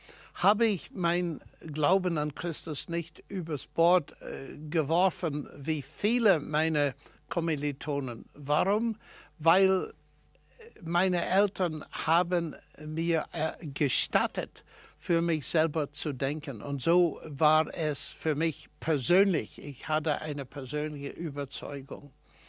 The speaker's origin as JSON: {"language": "German", "region": "Northern Ireland", "country": "United Kingdom", "tie": "born or raised there", "second_language": "German", "said": "Ich bin in Nordirland geboren und aufgewachsen. Meine Eltern waren überzeugte und glaubwürdige Christen."}